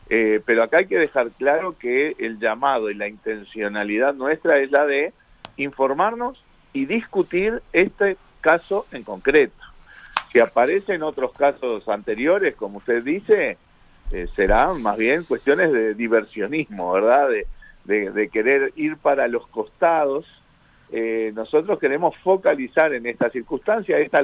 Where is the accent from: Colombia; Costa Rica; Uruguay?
Uruguay; desde nuestra perspectiva como oposición, pero también como ciudadanos uruguayos